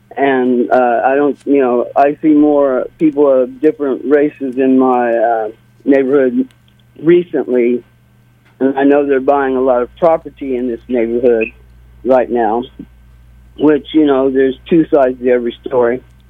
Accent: Kansas City, United States; born there; I was born in Kansas City, been here since, living in Mannheim Park since 1973.

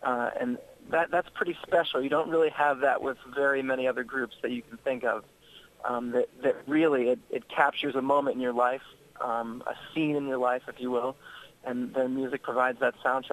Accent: Tampa, Florida, United States; now in Omaha, United States; I'm originally from Tampa, Florida, but I've lived in Omaha, Nebraska for the past 23 years now

